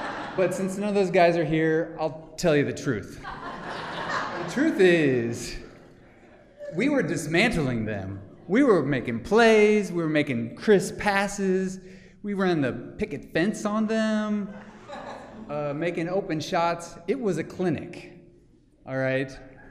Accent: Indiana, United States; I am from Indiana, and if you've seen the movie Hoosiers, you know that it's basically illegal not to eat, sleep, and breathe basketball. So when I moved to California

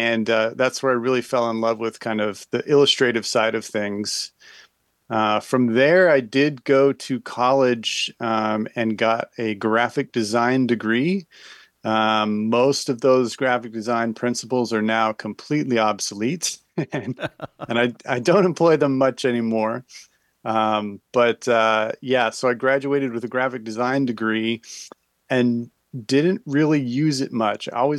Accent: Utah, United States; I was actually born and raised in Utah, in the mountains, and have been doing art from a very, very early age.

